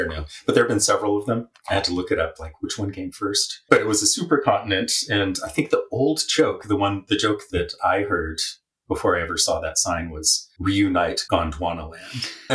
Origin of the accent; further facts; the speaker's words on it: Oakley, California, United States; also born or lived in Walnut Creek; I was born in Walnut Creek, but I didn't actually live there. About 25 miles east of San Francisco. But I didn't live there. I lived in this tiny town called Oakley, which is way out there.